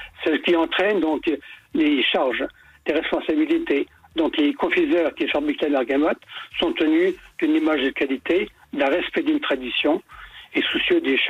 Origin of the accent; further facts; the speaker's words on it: Grand Est, France; Et chez nous, en Lorraine, on n'avait que le sapin qui pouvait remplacer